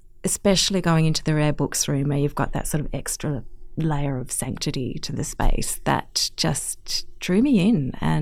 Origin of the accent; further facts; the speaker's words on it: Victoria, Australia; I grew up in Gippsland, so I was based there